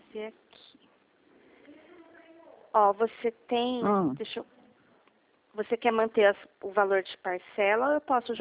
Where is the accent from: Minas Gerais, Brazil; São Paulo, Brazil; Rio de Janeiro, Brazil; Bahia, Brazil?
São Paulo, Brazil; Dracena; Eu sou aqui do escritório de Dracena, não sou de Adamantina, tá? Eu sou de Dracena.